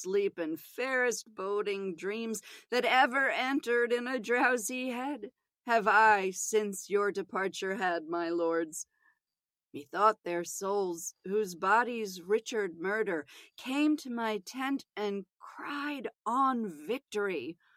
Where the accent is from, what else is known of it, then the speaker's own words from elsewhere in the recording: Wales, United Kingdom; Well, okay, I'm Welsh.